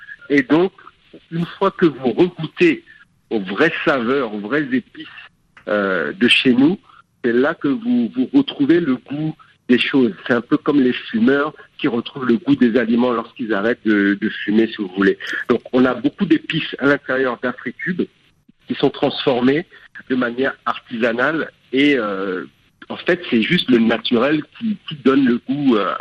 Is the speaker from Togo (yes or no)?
yes; Togo; chez nous au Togo, on l'appelle Afiki